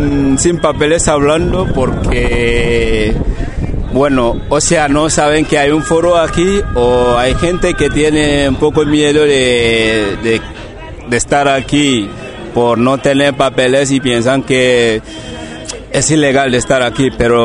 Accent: Senegal; Yo soy de Senegal.

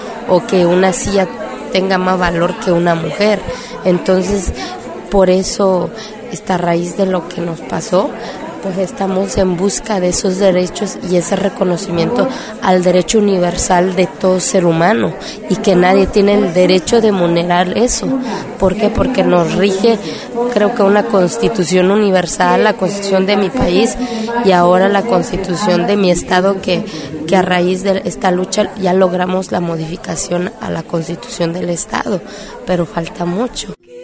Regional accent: Oaxaca, Mexico; vengo de México, del estado de Oaxaca

